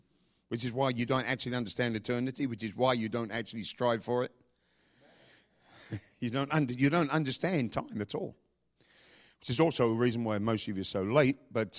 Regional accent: England, United Kingdom; Well, excuse me, I'm English. Do you want to ask somebody about how social medicine works? Ask an Englishman.

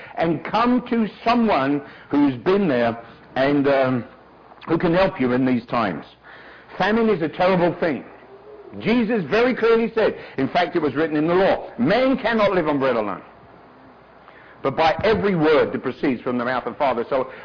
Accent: London, United Kingdom; born there; I was born in London.

